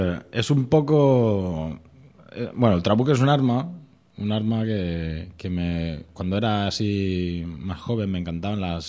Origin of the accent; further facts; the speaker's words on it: Carcaixent, Valencian Community, Spain; en radio, en Carcaixent, de mi pueblo, teníamos un programilla cuando éramos jóvenes.